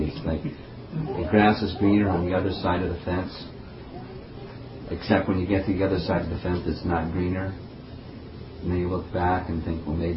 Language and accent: English; United States; When I was a little boy growing up in America and I heard about heaven